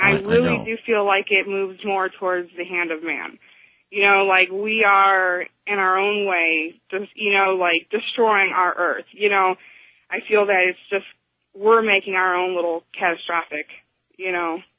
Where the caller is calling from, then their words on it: Cleveland, Ohio, United States; I'm calling from Cleveland on WTAM 1100 AM.